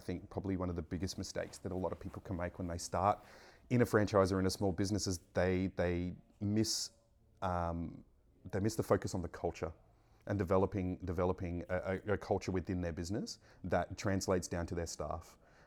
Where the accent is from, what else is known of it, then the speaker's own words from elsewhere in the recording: Greenbank, Queensland, Australia; I grew up in Greenbank, so I knew when this was all bush.